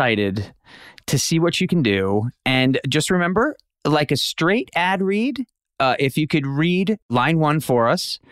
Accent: Connecticut, United States; I'm back in my hometown of Connecticut.

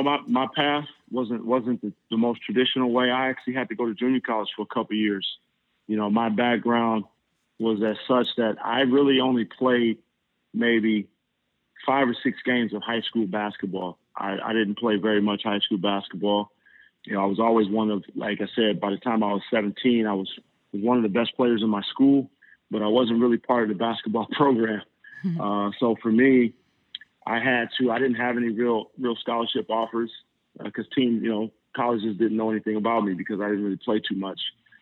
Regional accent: California, United States; now in Europe; my first NBA team was the Golden State Warriors, which is my hometown.

